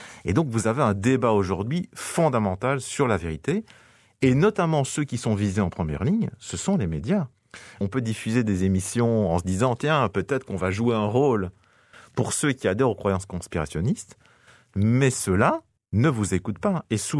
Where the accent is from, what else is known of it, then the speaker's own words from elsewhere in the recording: Belgium; parce qu'on est belge et même si la France est tout près